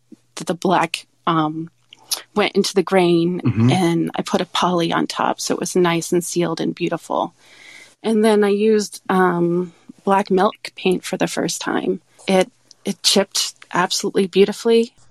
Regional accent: Indiana, United States; and I are from Indiana originally. We didn't meet until we were in college in Michigan. But yeah, we're from the Midwest.

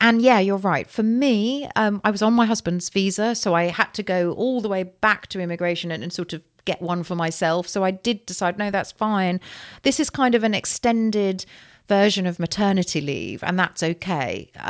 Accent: London, United Kingdom; I'm such a Londoner through and through.

